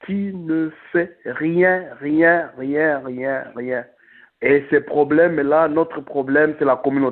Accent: DR Congo; Congolais de la diaspora. J'appelle pour les élections chez nous en République démocratique du Congo.

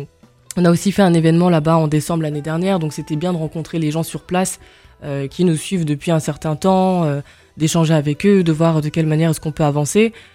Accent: Paris, Île-de-France, France; born there; Je suis née à Paris. En fait, je suis née dans le 15e. Donc je suis française d'origine camerounaise.

